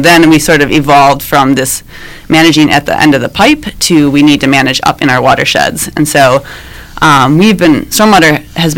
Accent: Wisconsin, United States; I moved back to Milwaukee. I'm from originally from Wisconsin

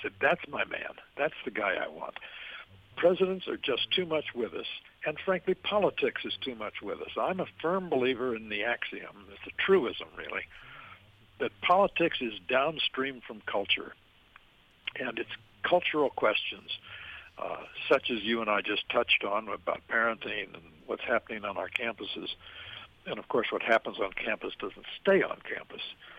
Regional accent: Milwaukee, Wisconsin, United States; I'm from Milwaukee, and I ought to know it's draft brewed Blatt's beer wherever you go

